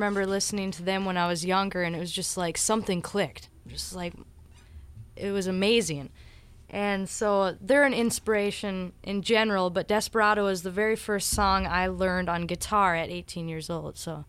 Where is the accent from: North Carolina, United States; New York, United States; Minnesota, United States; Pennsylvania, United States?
Minnesota, United States; Pelican Rapids; I'm from Pelican Rapids, Minnesota. It's like 3,000 people.